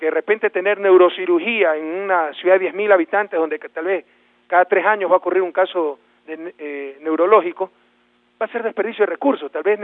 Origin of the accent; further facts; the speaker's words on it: Guayaquil, Guayas, Ecuador; en mi ciudad natal, Guayaquil